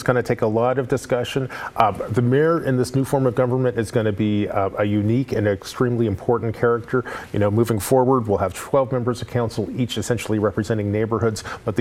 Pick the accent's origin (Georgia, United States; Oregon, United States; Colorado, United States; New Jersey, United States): Oregon, United States; Portland; I grew up in Portland at a time when we were on the cutting edge of just amazing urban policy